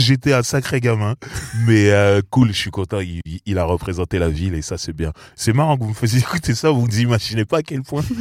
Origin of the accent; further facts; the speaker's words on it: Sarcelles, Île-de-France, France; Parce qu'on est de la même ville. C'est pas vrai. Eh oui. On est de Sarcelles.